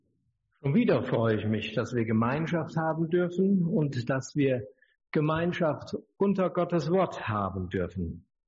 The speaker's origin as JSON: {"language": "German", "region": "North Rhine-Westphalia", "country": "Germany", "said": "weiter im Süden ist die Stadt Siegen und noch etwas weiter ist die Stadt Freudenberg. Und diese Linie vom Kreuz zum Sieg und von Sieg zur Freude, das ist die Gegend, wo ich herkomme."}